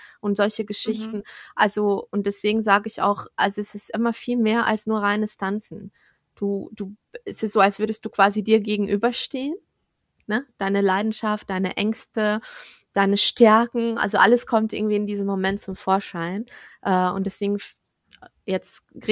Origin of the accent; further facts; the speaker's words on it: Portugal; German is a second language; now in Germany; also ich bin selber nicht Deutsche, also ich bin Portugiesin